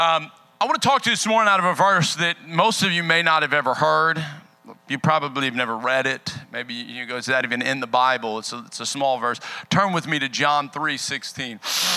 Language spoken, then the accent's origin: English; Lafayette, United States; I know when I said I'm from Lafayette, you said there's no way you're from Lafayette wearing those jeans. I promise, though, I am.